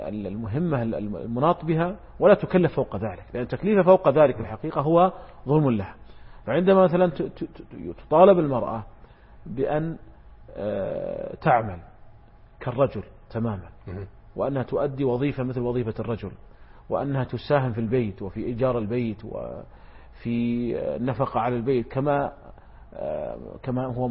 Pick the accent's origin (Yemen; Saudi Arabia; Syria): Saudi Arabia; هو عندنا في المملكة العربية السعودية